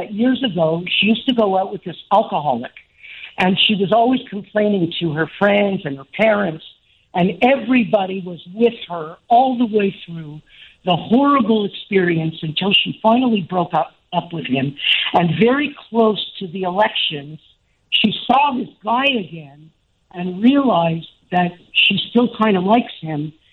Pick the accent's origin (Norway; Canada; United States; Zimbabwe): Canada; I'm a Canadian, but I remember this dream.